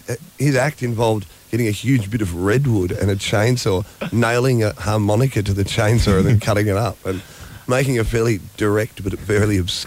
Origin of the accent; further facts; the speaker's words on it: Australia; I remember saying I'm Aussie. If I was any more Aussie, I'd have a hat on.